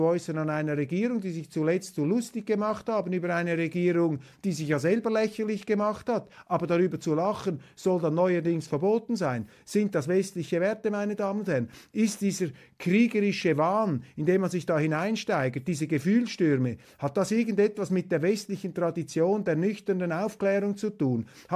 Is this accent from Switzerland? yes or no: yes; Switzerland; Und ich muss Ihnen sagen, als Schweizer, ich finde es ganz wichtig, dass wir die Freundschaft zu den Vereinigten Staaten gerade in dieser Phase pflegen